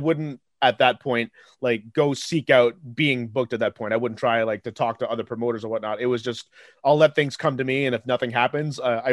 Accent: Peterborough, Ontario, Canada; PTBO stands for Peterborough, which is my hometown

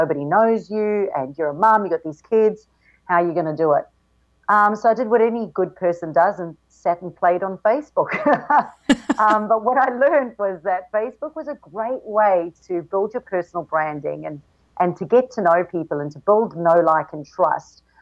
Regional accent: South Africa; moved away as an adult; now in Gold Coast, Australia; I'm originally from South Africa, and my husband at the time and I got the opportunity to immigrate to Australia.

